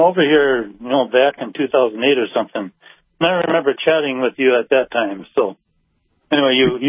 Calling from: Salol, Minnesota, United States; Salo. Over by Roseau.

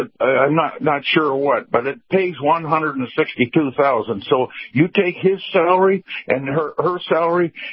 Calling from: Tampa, Florida, United States; from Tampa.

